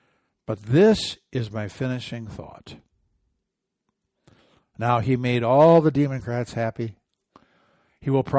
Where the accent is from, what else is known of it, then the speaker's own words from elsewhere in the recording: Michigan, United States; I grew up in Michigan. We know dead skunks, and they do stink to high, high heaven.